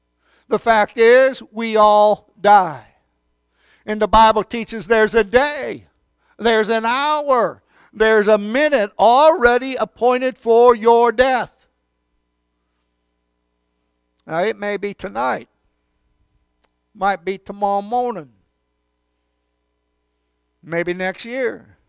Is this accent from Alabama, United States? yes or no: no; New York, United States; I mean, I come from Western New York